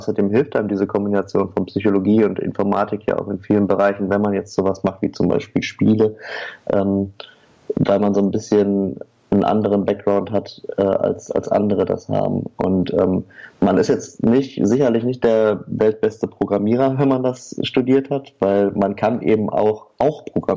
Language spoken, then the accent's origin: German; Oer-Erkenschwick, North Rhine-Westphalia, Germany; wir alle aus der gleichen Stadt kommen. Wir kommen nämlich alle aus Oerkenschwick. Das ist eine kleine Stadt am Rande des nördlichen Ruhrgebiets.